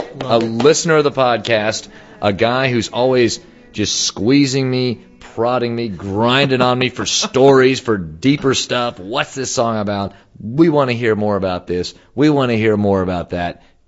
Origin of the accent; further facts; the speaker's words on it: Dallas, Texas, United States; Of course, I'm the snobbish Dallas guy. I'm from Dallas proper.